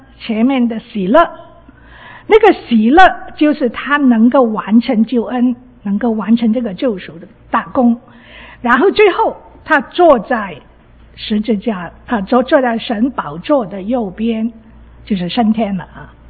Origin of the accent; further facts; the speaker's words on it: Guangdong, China; Chinese is a second language; 对不起，我是广东人的啊，有时候转不过来那个国语啊